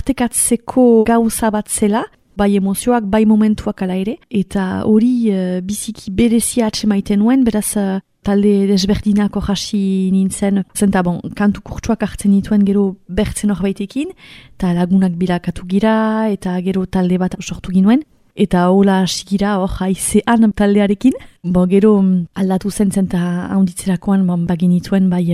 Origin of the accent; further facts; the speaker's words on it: Saint-Pée-sur-Nivelle, Nouvelle-Aquitaine, France; Senperetik heldu naiz, eta kantaria naiz.